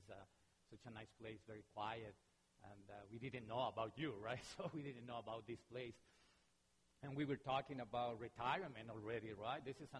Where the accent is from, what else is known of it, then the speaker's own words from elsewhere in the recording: Mexico; I'm from Mexico.